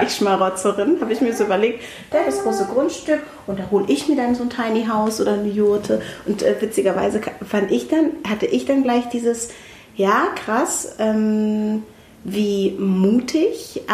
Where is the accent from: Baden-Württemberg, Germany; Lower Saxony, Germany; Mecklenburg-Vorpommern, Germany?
Lower Saxony, Germany; Ich komme ja aus dem Wendland.